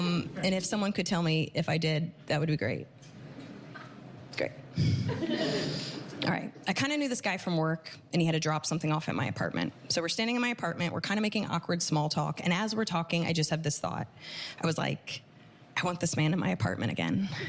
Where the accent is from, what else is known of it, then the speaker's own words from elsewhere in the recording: New Jersey, United States; I definitely think growing up in New Jersey ruined my personality.